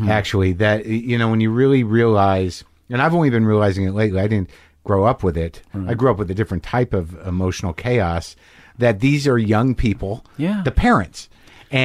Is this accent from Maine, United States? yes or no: no; Albuquerque, New Mexico, United States; And like, I grew up in Albuquerque.